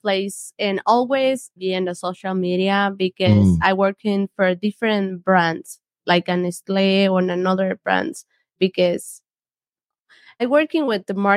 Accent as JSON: {"language": "English", "country": "Honduras", "said": "Honduras."}